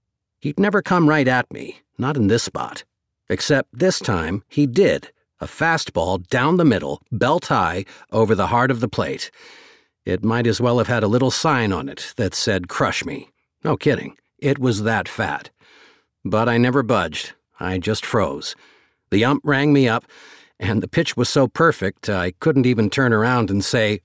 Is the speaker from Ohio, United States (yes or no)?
yes; Ashtabula, Ohio, United States; This was my senior year at St. John High School in my hometown of Ashtabula.